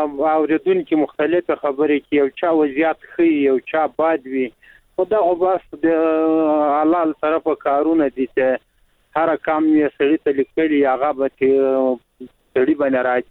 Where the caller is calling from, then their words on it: Logar, Afghanistan; ما د لوګار ولایت نه مې د سراډي کني ولی